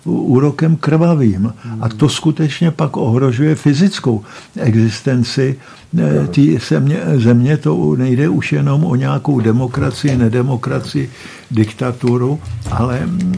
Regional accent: Prague, Czechia; born there; Rodina pochází od Olomouce. Já jsem se narodil v Praze. Jeden dědeček byl ze Strakonic

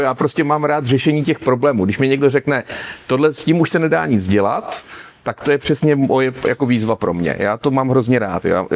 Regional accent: Přední Výtoň, South Bohemian Region, Czechia; also born or lived in Kaplice; now in Česká Třebová, Czechia; A pak jsem se zase nějakou záhadou ocitl v České Třebové, kam se rodiče přestěhovali. Takže já mám pražskou krev, narodil jsem se v jižních Čechách a žiju v Pardubickém kraji. Jsem takový českoběžný.

